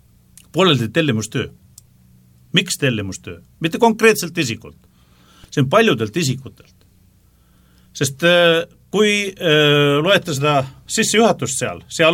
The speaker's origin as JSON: {"language": "Estonian", "region": "Saare County", "country": "Estonia", "said": "Ma tihti võibolla panen midagi seuses sellegi, et ma saaremalt pärit olen murrakuga segamine tead."}